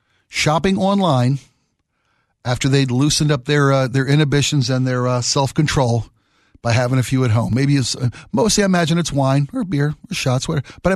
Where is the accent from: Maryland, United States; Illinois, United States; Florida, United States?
Maryland, United States; Baltimore; When I was growing up in Baltimore and spending my summers in Ocean City, Maryland, right?